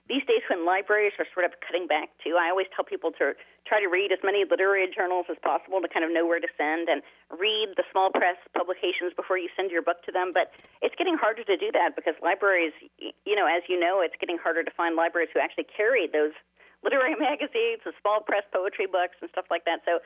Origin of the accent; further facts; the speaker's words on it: Oak Ridge, Tennessee, United States; growing up in America's secret city, which is Oak Ridge, Tennessee. That's where I grew up. And they built nuclear bombs there.